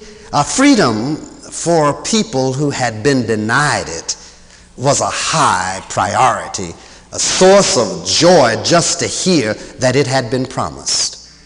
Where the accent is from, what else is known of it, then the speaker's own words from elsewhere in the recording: North Carolina, United States; born there; I'm a southerner. I was born in North Carolina.